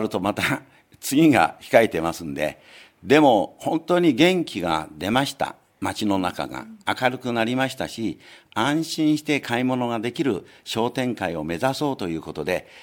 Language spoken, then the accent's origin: Japanese; Fujisawa, Kanagawa, Japan; born there; 頑張って藤沢で生まれてますので、一生藤沢で過ごしたいと思います。